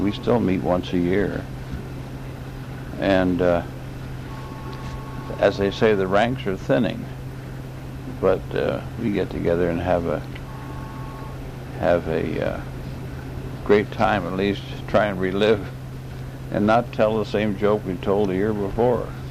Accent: San Diego, California, United States; Well, I was born in San Diego in 1915, and I've, except for the war years, I was in the South Pacific. I've lived here all my life

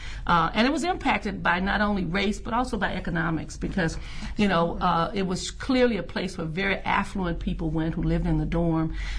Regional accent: Los Angeles, California, United States; You don't call me a bitch. I'm from South Central, you know.

